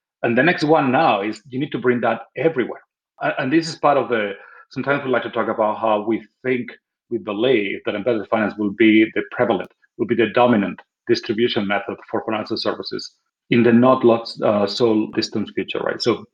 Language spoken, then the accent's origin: English; Spain; Born and raised in Spain, engineer by training, but moved into finance a long time ago.